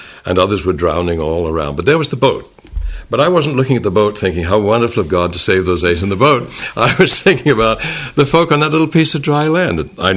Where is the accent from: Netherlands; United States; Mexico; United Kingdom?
United Kingdom; England; growing up in England, the saying over there was